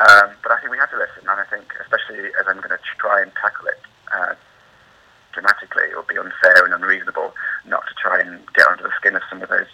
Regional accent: Mansfield, East Midlands, United Kingdom; I come from Leave in a way. My town up north, Mansfield, was one of the constituencies that voted most fully for Leave in the country.

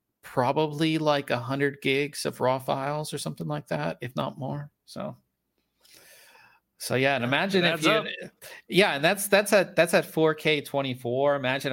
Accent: Pittsburgh, Pennsylvania, United States; I mean, I'm from Pittsburgh, so the black and the gold.

